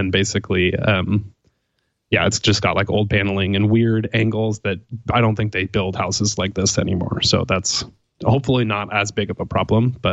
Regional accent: Portland, Oregon, United States; I'm from Portland, Oregon.

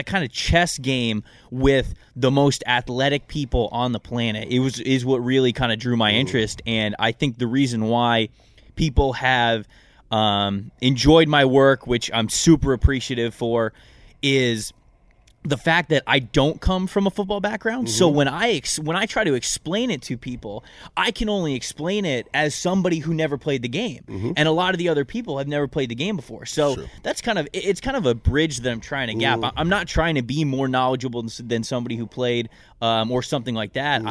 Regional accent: Bradenton, Florida, United States; I'm from Bradenton, Florida, which is just about an hour south near where Anna Maria Island is, if anybody knows that.

